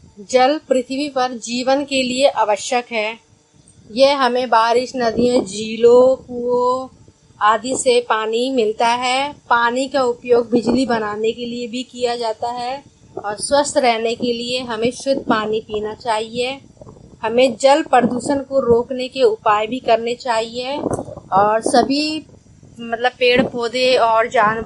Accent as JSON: {"language": "Hindi", "town": "Shivpuri", "region": "Madhya Pradesh", "country": "India", "said": "मैं मध्य प्रदेश शिवपुरी से हूँ"}